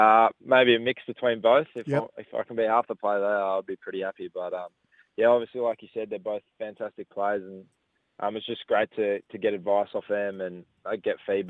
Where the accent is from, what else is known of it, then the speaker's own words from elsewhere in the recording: Glen Iris, Victoria, Australia; I grew up in Glen Iris pretty much, so played for Ashburton Redbacks and then went to the Chargers, so I'm still living at home with mum and dad, so I like this area a lot.